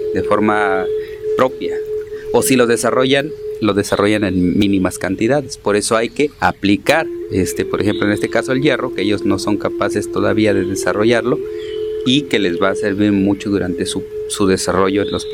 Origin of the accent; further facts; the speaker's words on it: Santiago, Mexico; soy originario de Santiago y cursé la licenciatura en biología.